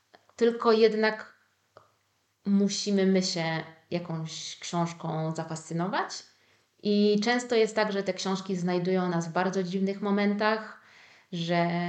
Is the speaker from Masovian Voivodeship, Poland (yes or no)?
no; Szczecin, West Pomeranian Voivodeship, Poland; ja jestem ze Szczecina na przykład